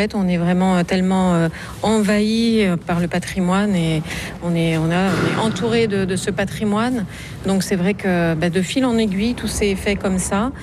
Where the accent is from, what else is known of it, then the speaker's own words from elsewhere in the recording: Ascain, Nouvelle-Aquitaine, France; Alors, je suis originaire du Pays Basque.